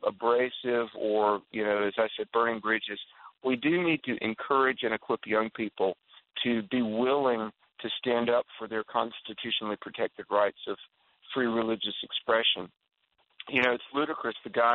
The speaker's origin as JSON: {"language": "English", "region": "North Carolina", "country": "United States", "tie": "born or raised there", "said": "Now, Bill, in my home state of North Carolina, it's a sad day"}